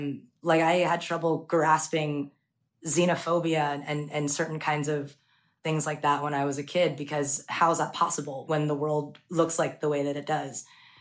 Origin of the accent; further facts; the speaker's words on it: Queens, New York, United States; I mean, I grew up in Queens listening to that.